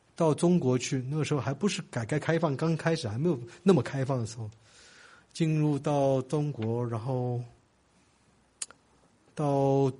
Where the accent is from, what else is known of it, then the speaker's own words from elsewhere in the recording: Taiwan; born there; 我虽然是在台湾出生的，可是我父母亲都是在中国大陆出生，所以在台湾呢就被称呼叫做外省人啦，或叫大陆人啦，或到外省人啦。